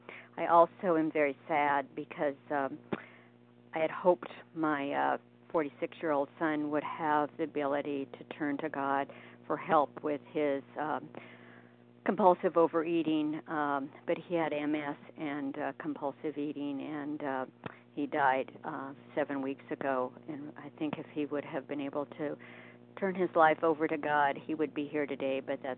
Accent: Oregon, United States; from Oregon

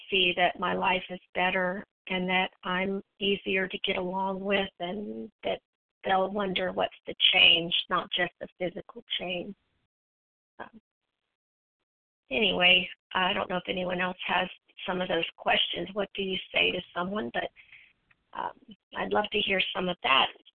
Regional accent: Texas, United States; I'm from Texas.

